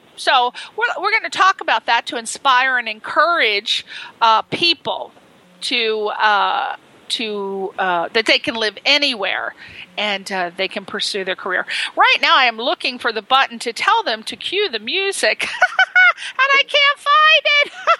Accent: Connecticut, United States; moved away as an adult; now in California, United States; I'm from the East Coast and from Connecticut. And when I first moved to California in 1992, I moved, you know, there was no internet back then. I moved to Hermosa Beach

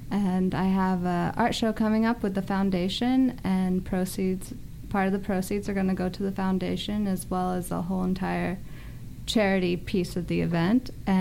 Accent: Connecticut, United States; Connecticut.

